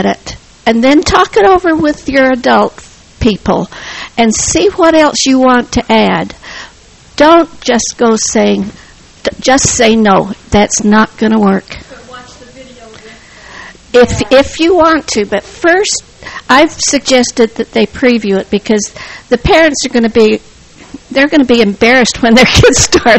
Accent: Utah, United States; I was away from Utah for 25 years, and then I've been home 4 years

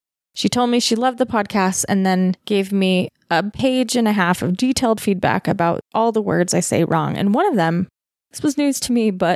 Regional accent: Utah, United States; But because I'm from Utah, San Pete County stock, and my ancestor walked back and forth pregnant 2,000 miles, we say wives with an F, damn it.

